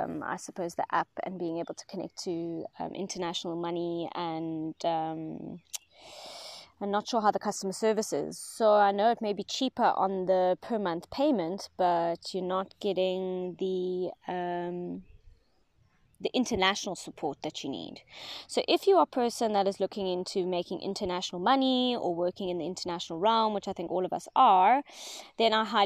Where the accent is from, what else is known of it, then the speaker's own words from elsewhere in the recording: South Africa; I'm from South Africa, so we have a few banking systems here and I've been with all of them.